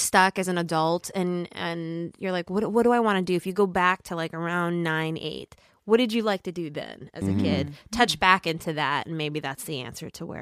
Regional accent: Minnesota, United States; I'm from Minnesota. There's the big, you know, backwoods north.

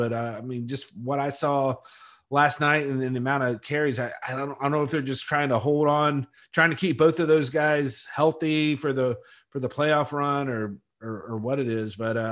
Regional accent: Jacksonville, Florida, United States; I think possibly the only other worst offense in the league right now is in my hometown with the Jacksonville Jaguars

